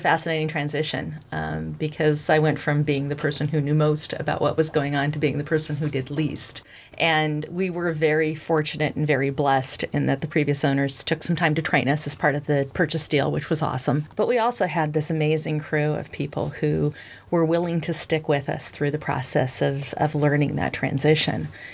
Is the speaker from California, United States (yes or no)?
yes; McKinleyville, California, United States; I grew up in McKinleyville, and I grew up with an enormous garden in a family where hunting and fishing was pretty much the standard.